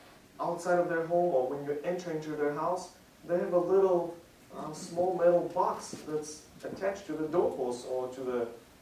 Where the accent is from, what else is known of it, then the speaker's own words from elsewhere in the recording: Kazakhstan; I was born and raised in Kazakhstan, so all my relatives, all my cousins, they're all there. They're second and third generation already